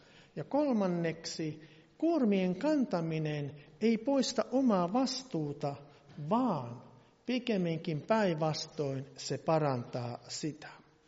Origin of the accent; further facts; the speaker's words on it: Varkaus, North Savo, Finland; Olin 18 ja olin sieltä Savosta kotoisin, Varkaudesta.